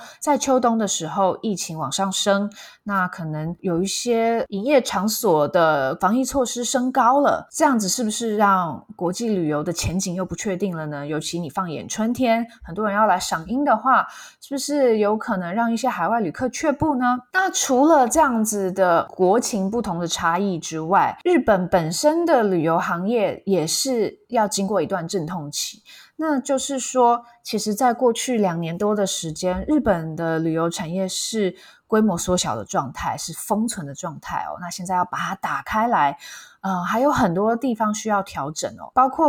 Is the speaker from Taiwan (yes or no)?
yes; Taiwan; 那不过我们台湾人去日本应该是可以无痛接轨的，就直接融入了哦。